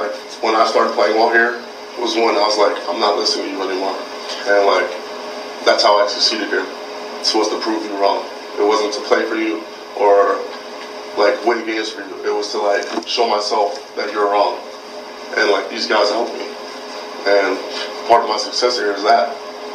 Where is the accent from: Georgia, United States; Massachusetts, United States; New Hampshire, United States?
Georgia, United States; I'm from Georgia, I barely go home.